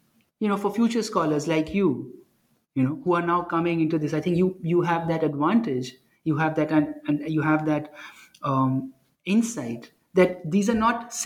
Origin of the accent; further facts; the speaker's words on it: India; I was growing up in India